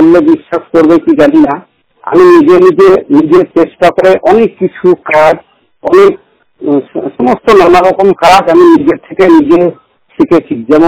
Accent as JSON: {"language": "Bangla", "town": "Gaighata", "region": "West Bengal", "country": "India", "tie": "born or raised there", "lives_now": "Barasat, India", "said": "আমার দেশের বাড়ি গায়েঘাটা রামপুর, ওখানেই আমার জন্মস্থান, ওখানেই আগে আমি থাকতাম"}